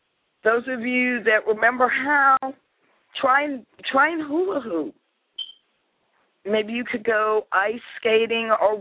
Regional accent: Massachusetts, United States; Matter of fact, I grew up in Massachusetts, so we used to do double dutch.

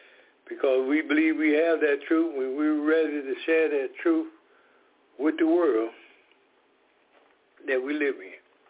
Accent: Decatur, Georgia, United States; We are from Decatur, Georgia, and Suja is from Baton Rouge, Louisiana.

